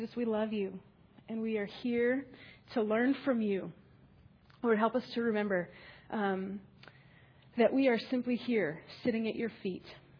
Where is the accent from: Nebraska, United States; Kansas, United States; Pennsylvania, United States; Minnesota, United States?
Nebraska, United States; So I'm from Nebraska.